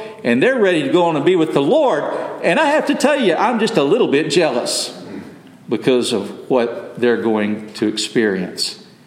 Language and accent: English; Texas, United States; I grew up in West Texas, and we'd gone to New Mexico, where they have really high mountains, 12,000 plus feet mountains.